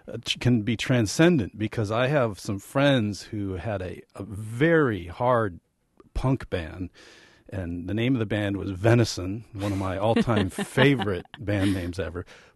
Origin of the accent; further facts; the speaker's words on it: Wisconsin, United States; And when I go out book touring on the West Coast, as soon as I mention that I'm from Wisconsin.